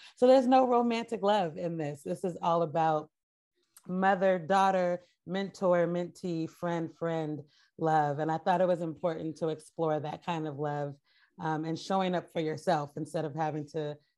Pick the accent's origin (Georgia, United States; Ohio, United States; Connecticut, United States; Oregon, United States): Oregon, United States; Portland; I grew up in Portland. And so I knew that I wanted to continue to write about race and race in Portland